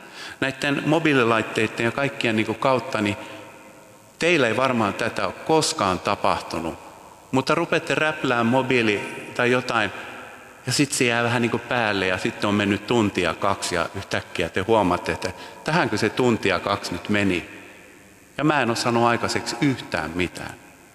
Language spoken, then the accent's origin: Finnish; Åland, Finland; first language Swedish; Finnish is a second language; Mä olin kotoisin Ahvenanmaalta, eli ruotsinkielinen. Ja pienestä paikkakunnasta siellä kasvoin ja elin.